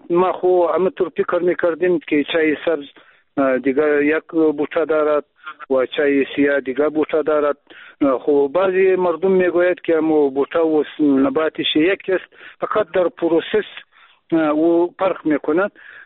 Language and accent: Persian; Afghanistan; first language Pashto; Persian is a second language; البته اگر چی ما هم امو زبان مادری ما پشتو است، بعضم بادری چند گفته میتانیم کم کم